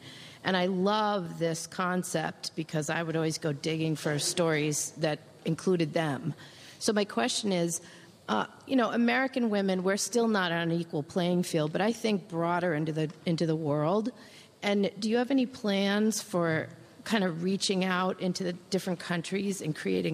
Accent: Ireland; I come from a bit of a global background, even though I'm Irish.

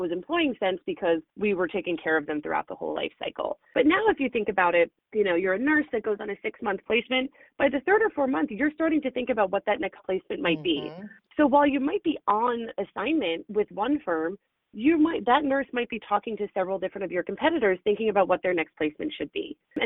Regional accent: New Jersey, United States; Besides, I guess, the fact that I'm literally from the Jersey Shore, which people find highly entertaining, like from that town

